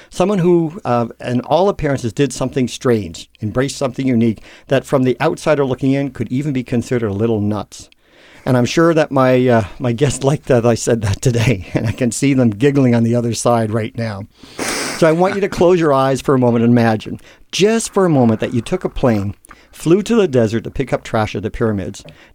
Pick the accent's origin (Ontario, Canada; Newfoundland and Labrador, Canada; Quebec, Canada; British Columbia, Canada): Newfoundland and Labrador, Canada; I asked these questions because I was raised in Newfoundland.